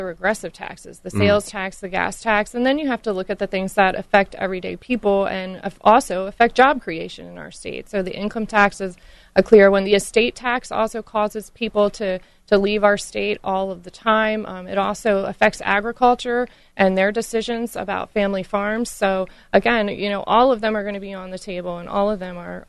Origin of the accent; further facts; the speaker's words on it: Maryland, United States; I was born and raised in Maryland, so I care a lot about the state.